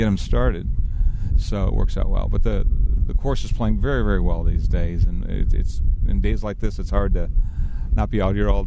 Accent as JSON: {"language": "English", "region": "Midwest", "country": "United States", "moved": "as an adult", "said": "I'm originally hail from the Midwest, but came out for the winter about 27 years ago."}